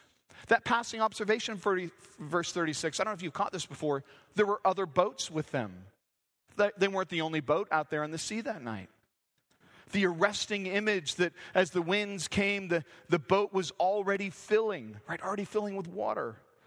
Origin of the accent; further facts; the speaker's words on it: Santa Cruz, California, United States; You know, growing up in Santa Cruz being a bit of a hippie place … were huge.